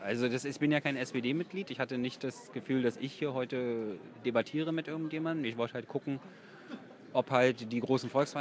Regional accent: Berlin, Germany; Ja, also sehr edgy. Das mag ich als Berliner.

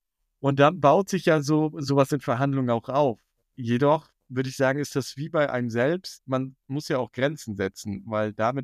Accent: Northern Germany, Germany; Ich bin Norddeutscher

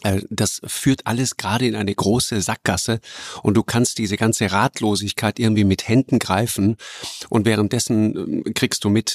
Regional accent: South Tyrol, Italy; Weißt du, als Südtiroler hat man immer so eine Sympathie für kleine feine Länder.

